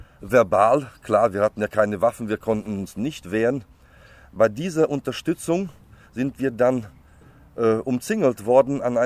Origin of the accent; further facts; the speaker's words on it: Transylvania, Romania; weil ich Deutscher bin aus Siebenbürgen.